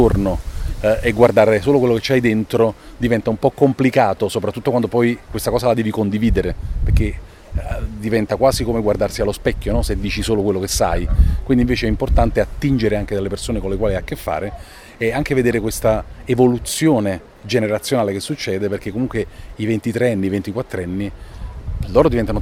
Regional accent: Naples, Campania, Italy; cioè io sono napoletano, mi hanno detto per 25 anni che se volevo fare l'animazione dovevo andare via dall'Italia

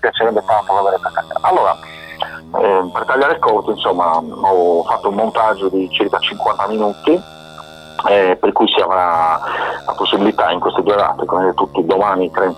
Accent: Sardinia, Italy; Sì, non potevo prescindere da musicista e da sardo, non riesco a girarmi dall'altra parte a non guardare anche quello che siamo noi, cioè i nostri suoni, la nostra musica, la nostra cultura.

